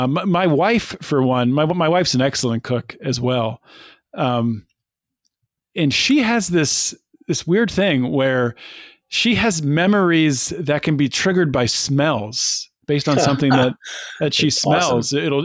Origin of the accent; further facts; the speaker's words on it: Pittsburgh, Pennsylvania, United States; But for growing up in Pittsburgh and being a self-taught cook like my mom, it's pretty good.